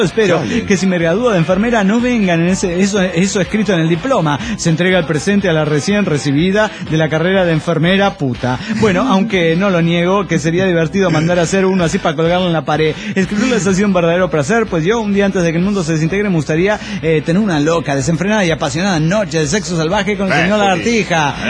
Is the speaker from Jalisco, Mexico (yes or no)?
yes; Guadalajara, Jalisco, Mexico; de Guadalajara, Jalisco, México.